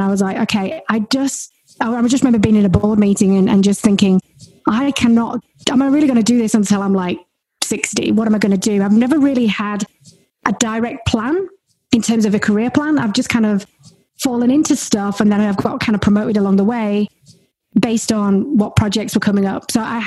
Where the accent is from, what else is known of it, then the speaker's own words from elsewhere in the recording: United Kingdom; moved away as an adult; now in Australia; if you can't tell, I'm English, I'm British. I moved from the UK to Australia.